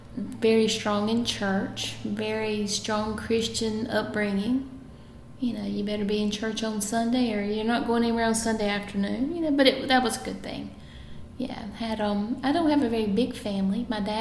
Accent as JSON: {"language": "English", "town": "Newton Grove", "region": "North Carolina", "country": "United States", "tie": "born or raised there", "said": "I did. I grew up in Newton Grove, which is about 8 miles from here, so not far at all."}